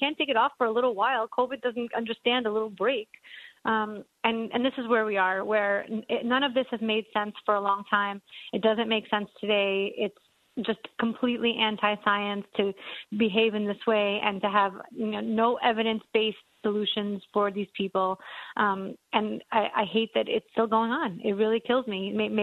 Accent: New York, United States; now in Florida, United States; I do feel uniquely situated as a New Yorker, as an ex-New Yorker, and as a Jew, and as a now Floridian to talk about this.

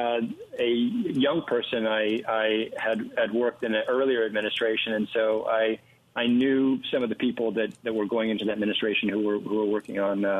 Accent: Wyoming, United States; given my background growing up in Wyoming and having experienced a bit of 1870s life.

